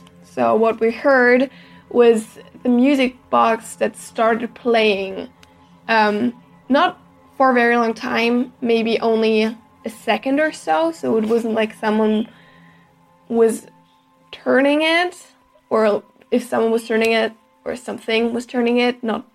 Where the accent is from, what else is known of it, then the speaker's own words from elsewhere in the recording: Germany; I'm from Germany